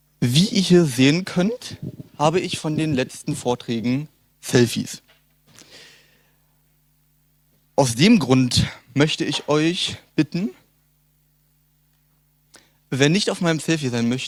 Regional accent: Berlin, Germany; wie bereits angesprochen. Ich bin 17 Jahre alt, ich komme aus Berlin.

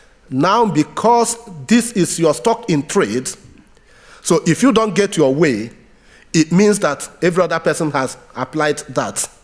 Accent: Nigeria; as a Nigerian lawyer that does not have the right of appearance in a Dutch court

